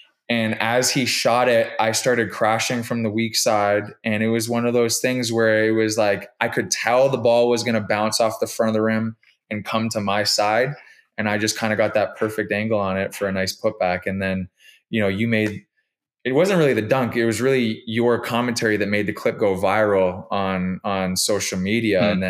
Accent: Toronto, Ontario, Canada; It was so fitting that you said it in Toronto, which is my hometown.

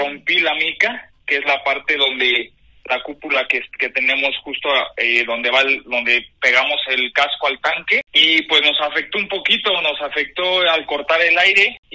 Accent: Mexico; en Superbike sí soy el único mexicano, y pues como siempre un orgullo representar a México

